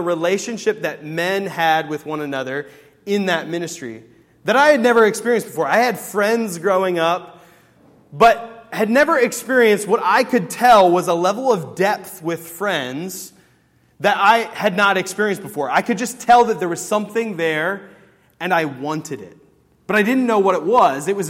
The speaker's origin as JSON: {"language": "English", "region": "Pennsylvania", "country": "United States", "tie": "born or raised there", "said": "my older brother was at Ball State, and I grew up in Pennsylvania, and so like we were coming here because of the architecture program at Ball State."}